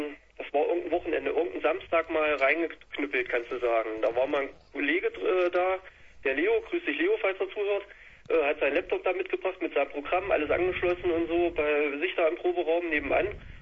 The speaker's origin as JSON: {"language": "German", "town": "Leinefelde", "region": "Thuringia", "country": "Germany", "said": "Und ich komme so eigentlich aus Leinefelde."}